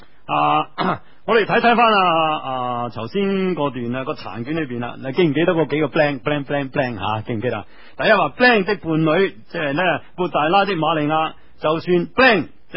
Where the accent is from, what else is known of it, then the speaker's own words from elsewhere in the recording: China; 所以呢嗱我始终系中国人啦我哋中国人系打工作揖㗎